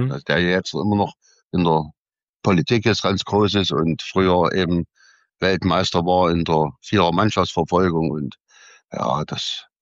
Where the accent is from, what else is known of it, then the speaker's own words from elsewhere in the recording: East Germany, Germany; Ja, aber ich wusste ja nicht als Ossi, wie ich da hinkomme mit der Straßenbahn